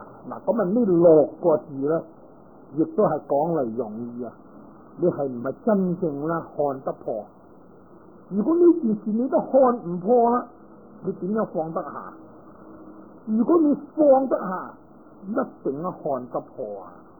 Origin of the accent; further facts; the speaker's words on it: Guangdong, China; 我哋广东人话咁咪由得佢啦